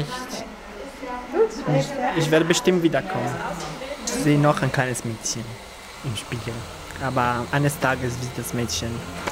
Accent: Italy; now in Germany; Ich habe meine Kindheit in meiner Geburtsstadt verbracht, in Italien.

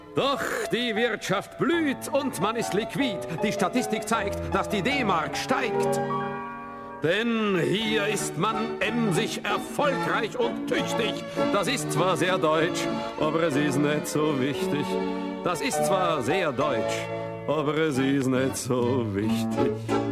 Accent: Vienna, Austria; Ich bin aus Wien, das ist nicht so schlimm, wenn man sich dran gewöhnt

